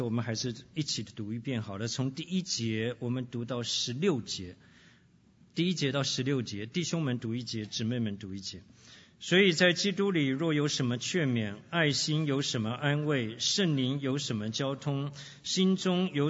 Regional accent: China; 我说我们基督徒不是我们中国人最怕死，对不对？

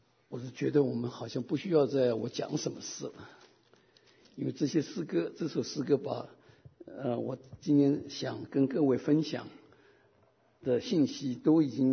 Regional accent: China; 我们中国人不是有句话吗

